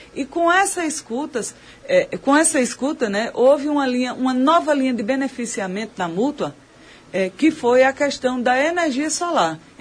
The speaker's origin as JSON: {"language": "Portuguese", "town": "Serra Talhada", "region": "Pernambuco", "country": "Brazil", "said": "nós somos também sertanejos, né? Eu sou de Serra Talhada"}